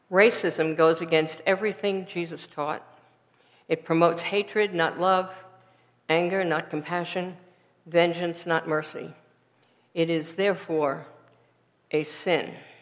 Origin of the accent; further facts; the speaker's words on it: New York, United States; As a New Yorker, a Yankee, I have thought of rural Southerners as rednecks.